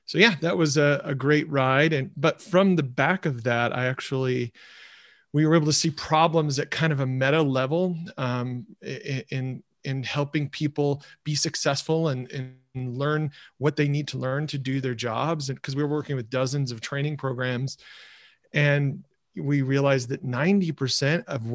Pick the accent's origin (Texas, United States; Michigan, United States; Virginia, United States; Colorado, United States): Michigan, United States; When you grow up in rural Michigan, in my hometown, you either work at the prison, you're a teacher, or you work at the power company like my dad did.